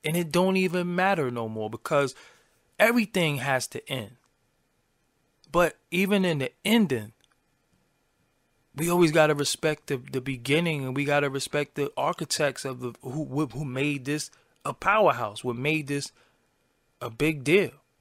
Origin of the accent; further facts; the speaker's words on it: Brooklyn, New York, United States; I'm from Brooklyn, so I'm biased.